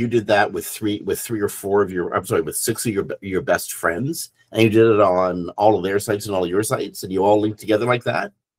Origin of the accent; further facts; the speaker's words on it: Canada; Because I'm Canadian.